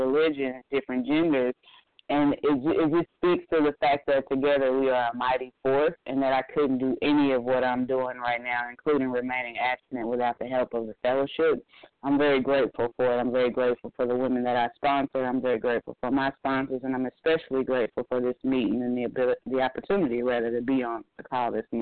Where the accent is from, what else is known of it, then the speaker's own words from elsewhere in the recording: Midwest, United States; now in Atlanta, United States; I'm coming from the Midwest where we could talk about certain food items